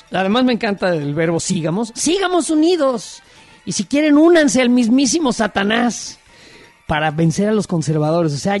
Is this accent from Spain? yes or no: no; Mexico; Yo soy mexicano igual que todos los demás